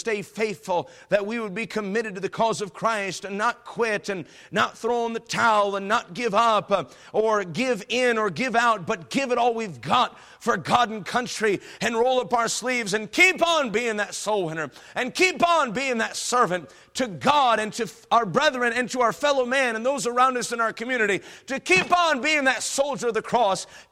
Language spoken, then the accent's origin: English; Syracuse, New York, United States; Now, I was born and raised in New York, in upstate New York, there in the Syracuse area. My parents were from New York City.